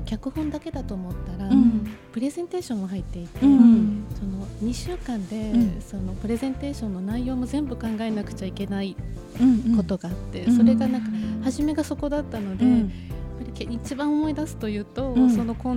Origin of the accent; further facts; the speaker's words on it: Aichi, Japan; now in Tokyo, Japan; 愛知県出身です。